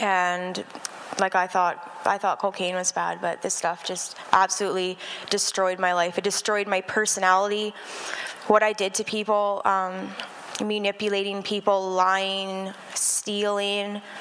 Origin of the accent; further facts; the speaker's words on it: Medicine Hat, Alberta, Canada; I'm 32 years old, born and raised in Medicine Hat, Alberta. I wasn't raised in a Christian home.